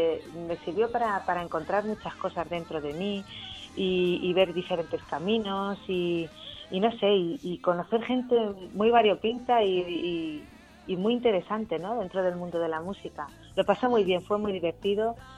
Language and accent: Spanish; Ciudad Real, Castilla-La Mancha, Spain; now in Barcelona, Spain; Yo estoy a caballo entre Madrid, bueno, ahora estoy en Barcelona, es para arriba y para abajo, pero soy de Ciudad Real.